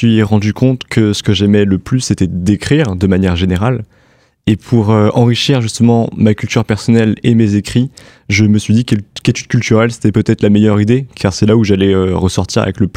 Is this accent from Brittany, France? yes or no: no; Charleville-Mézières, Grand Est, France; Alors moi, je viens de Charleville-Mézières.